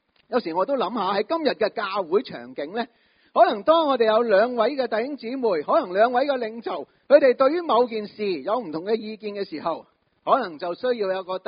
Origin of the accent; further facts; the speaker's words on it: China